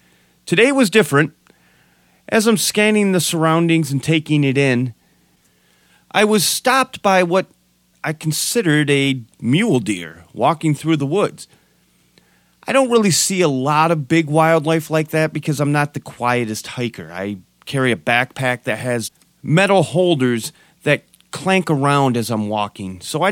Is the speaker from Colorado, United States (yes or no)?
yes; Colorado, United States; But just know … I'm from Colorado